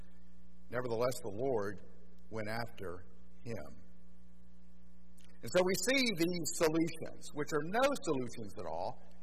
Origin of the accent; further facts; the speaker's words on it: Miami, Florida, United States; born there; And say, like in my case, I was born in Miami and I'm heading to retirement